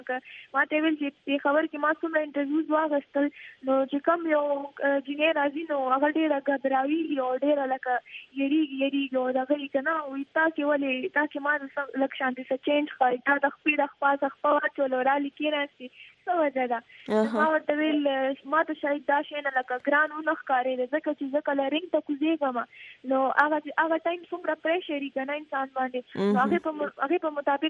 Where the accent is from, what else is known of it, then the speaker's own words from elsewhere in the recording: Peshawar, Khyber Pakhtunkhwa, Pakistan; مونږ خاص د پېښور یو یعنی پېښور کې زما پیدایش زمونږ لکه فیملی هم د پېښور نه ده